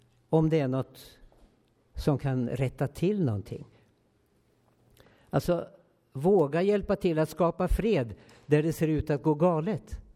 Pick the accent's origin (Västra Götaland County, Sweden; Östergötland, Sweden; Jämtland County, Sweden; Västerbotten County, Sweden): Östergötland, Sweden; Linköping; Jag är uppvuxen i Linköping